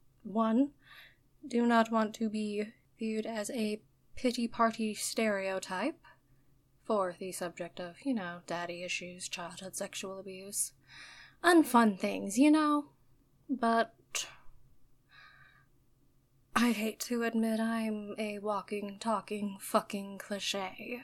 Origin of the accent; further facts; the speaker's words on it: United States; although particularly in my home country of America.